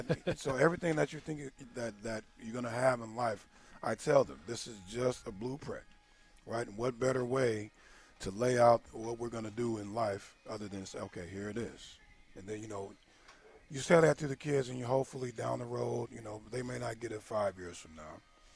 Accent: Clovis, California, United States; I grew up in the Clovis West community, mm-hmm. and I was at Dry Creek

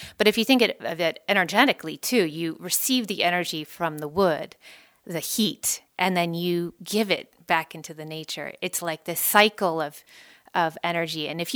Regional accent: California, United States; you said I'm from the Bay Area

